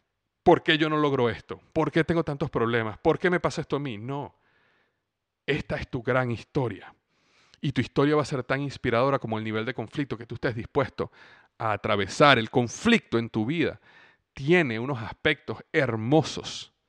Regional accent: Venezuela; now in Florida, United States; Yo llego y el clima era espectacular en Florida, era muy parecido al clima en Venezuela, donde yo crecí.

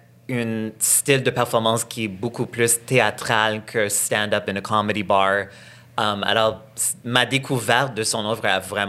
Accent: Quebec, Canada; même si j'ai grandi au Québec, j'ai grandi vraiment à l'ouest de l'île qui était super anglophone.

